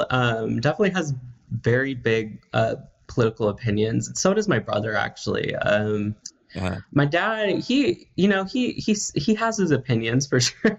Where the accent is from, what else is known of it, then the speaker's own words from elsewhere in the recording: Las Vegas, Nevada, United States; I am actually in my house in Las Vegas, Nevada. I'm born and raised here, and it's hot as hell down here